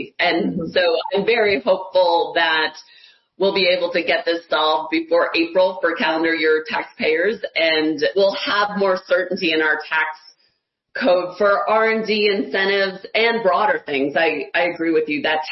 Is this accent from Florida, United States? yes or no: no; Ohio, United States; Yeah, so I was born and raised in Ohio. I'm a Buckeye and an Ohioan, and I was so proud.